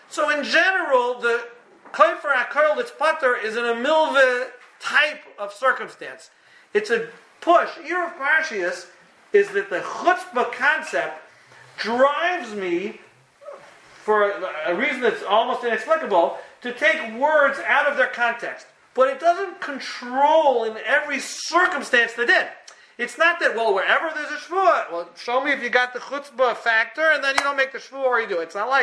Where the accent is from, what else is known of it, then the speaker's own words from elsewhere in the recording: Memphis, Tennessee, United States; I'm from Memphis. You don't lock it and bolt it and chain it.